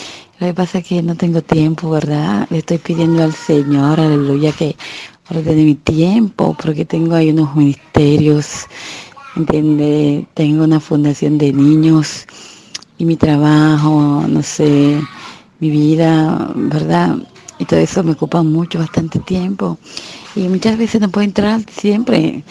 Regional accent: Santo Domingo, Dominican Republic; Soy de República Dominicana, Santo Domingo.

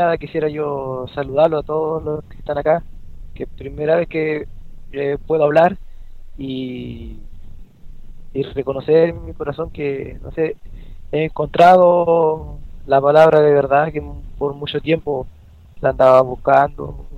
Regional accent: Concepción, Biobío, Chile; soy chileno. Ah, chileno. Sí, Chile, acá en Concepción, en la octava región.

